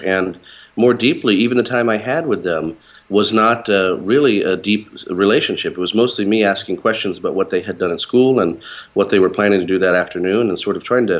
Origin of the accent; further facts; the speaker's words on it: Maui, Hawaii, United States; Whereas I grew up on Maui, Hawaii, a little bit more in the country.